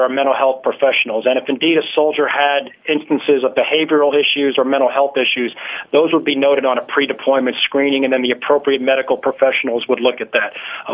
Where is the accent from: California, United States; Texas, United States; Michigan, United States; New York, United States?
New York, United States; No, I grew up in New York, actually.